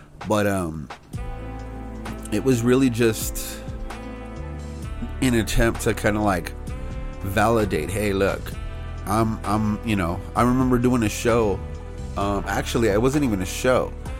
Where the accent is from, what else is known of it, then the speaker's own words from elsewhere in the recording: Norwalk, California, United States; I had my buddy that I grew up with in Norwalk before we had moved